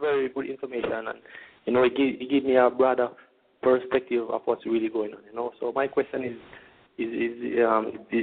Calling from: Toronto, Ontario, Canada; I'm calling from Toronto.

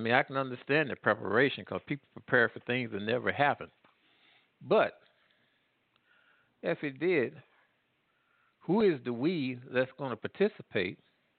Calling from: Midwest, United States; calling from the Midwest.

